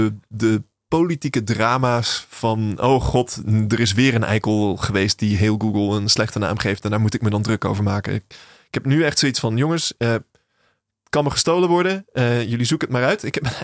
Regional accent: Netherlands; now in San Francisco, United States; Ik ben Nederlander. Ja. Waarom zitten wij in godesnaam in San Francisco?

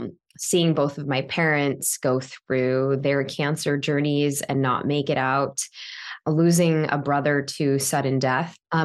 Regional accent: Chicago, Illinois, United States; having grown up in an immigrant household, my parents, for context, we grew up in Chicago, but for context, they were from, you know, my dad was from India, my mom was from the Philippines.

